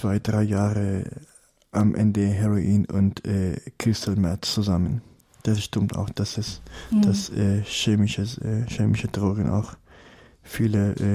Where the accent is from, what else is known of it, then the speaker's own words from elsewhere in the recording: Iran; Ich komme aus dem Iran, aus einem Land, in dem Menschen mit Religion massiv unterdrückt werden.